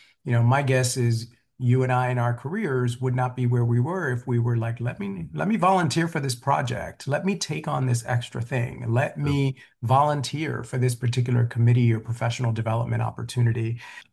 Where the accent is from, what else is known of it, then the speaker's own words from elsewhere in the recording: New York City, New York, United States; you know, I grew up in the South Bronx. We don't hike. That's not a thing that happens in the South Bronx.